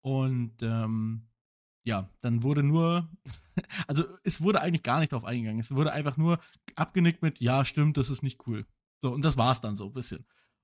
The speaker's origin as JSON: {"language": "German", "country": "Germany", "said": "So als Deutscher ist es irgendwie immer so, man sagt, hey, hier, ich arbeite viel, ich bin cool."}